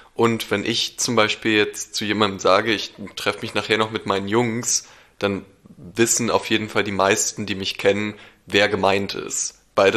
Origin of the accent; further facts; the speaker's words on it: Berlin, Germany; ich bin in Berlin aufgewachsen